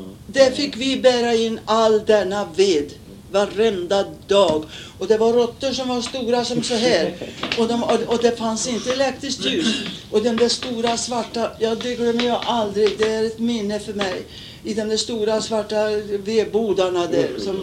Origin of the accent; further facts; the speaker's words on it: Lima, Dalarna County, Sweden; Nu ska jag tala för hur det var med vedbärningen hemma i Lima.